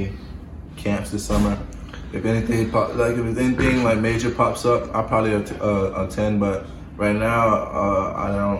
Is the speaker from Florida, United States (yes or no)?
yes; Florida, United States; My mindset, I feel like I'm from Florida, so I feel like we're the best.